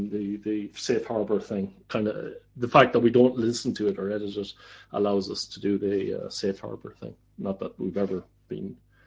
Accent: Ireland; now in Netherlands; No, that's correct. I am Irish. But I'm also Dutch now.

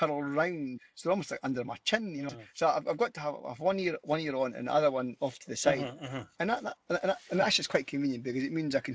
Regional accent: Scotland, United Kingdom; accent: Scottish; That's my pure Scottish accent.

